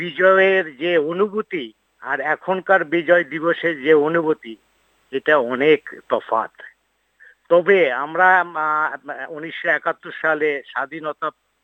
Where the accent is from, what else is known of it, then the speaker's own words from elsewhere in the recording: Bangladesh; 23 বছরের শাসক শোষণের থেকে আমরা মুক্ত হয়ে একটা আমাদের বাঙালিদের নিজস্ব একটা দেশ পেয়েছি, যে দেশটা আমরাই পরিচালনা করব